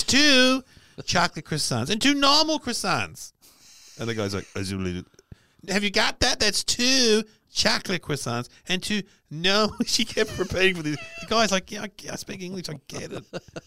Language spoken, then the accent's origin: English; Australia; Hey, we're from Australia.